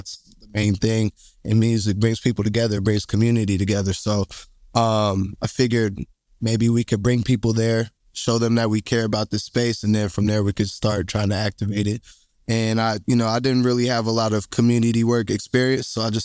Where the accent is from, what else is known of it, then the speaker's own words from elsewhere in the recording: Portland, Oregon, United States; I grew up across the street from George Park. I'm from St. John's, North Portland.